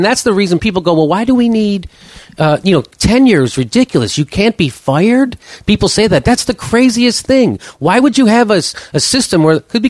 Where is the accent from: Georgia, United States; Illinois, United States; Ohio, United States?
Illinois, United States; Chicago; I was from the Midwest, so we all use the ACT, although I did take the SAT.